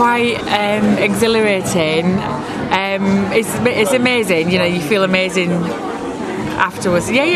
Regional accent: Hull, Yorkshire and the Humber, United Kingdom; now in London, United Kingdom; I live in London, I'm from East Yorkshire, Hull.

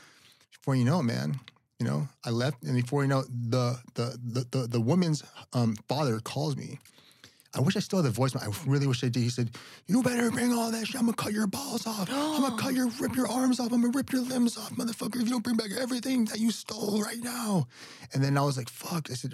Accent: California, United States; also born or lived in Los Angeles; No, I was in the Bay Area. Then when I was 18, I came

